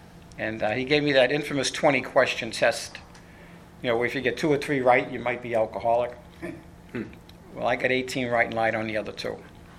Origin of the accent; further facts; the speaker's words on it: Boston, Massachusetts, United States; growing up in Boston, I'm an Irish Catholic from Boston, so that'll tell you that I don't know if I need to say much more than that, because I had this God of my misunderstanding, growing up in the church in Boston.